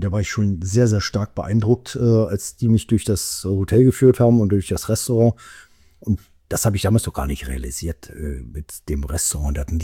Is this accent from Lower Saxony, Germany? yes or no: no; Berlin, Germany; Also mit 15, 16, 17 wusste ich noch nicht mal, dass es Wein gibt. Wie du weißt, komme ich ja aus der ehemaligen DDR und bin Berliner, Ost-Berliner. Und nach der Wende bin ich völlig entspannt nach Berlin rüber